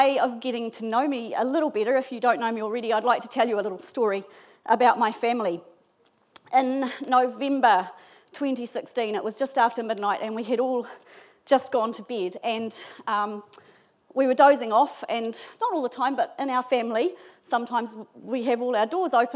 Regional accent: Rotorua, Bay of Plenty, New Zealand; born there; My ancestors came to New Zealand from England, and my dad was from Wellington, my mum was from Parongia, and I was born in Rotorua, but it is the Waikato that has my heart.

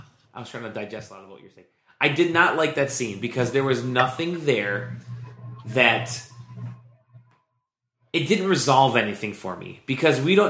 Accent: Scotland, United Kingdom; I'm Scottish. I can complain about something.

